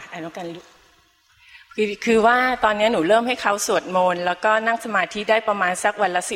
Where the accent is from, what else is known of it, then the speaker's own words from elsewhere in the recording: Saraburi, Thailand; บ้านอยู่สระบุรีค่ะ